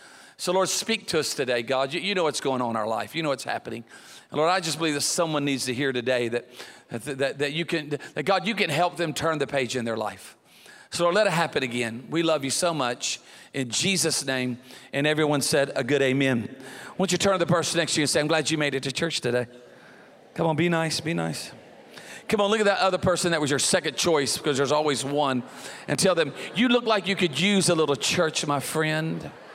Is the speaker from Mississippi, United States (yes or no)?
no; Alabama, United States; And I'm from Alabama.